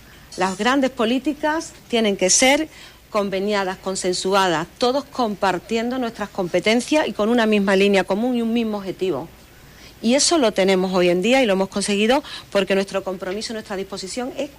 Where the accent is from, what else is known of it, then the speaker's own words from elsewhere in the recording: Huelva, Andalusia, Spain; yo que soy de Huelva y llevo viviendo esto tantísimas décadas